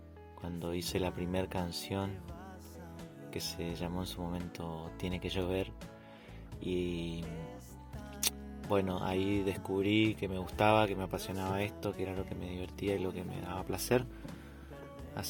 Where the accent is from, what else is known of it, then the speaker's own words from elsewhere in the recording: Chaco, Argentina; soy cancionista argentino de la provincia del Chaco. Vivo en Colonia Benítez, un pequeño pueblo a 20 kilómetros de la capital, atravesado por el río Tragadero y el monte chaqueño, un lugar muy lindo, muy tranquilo.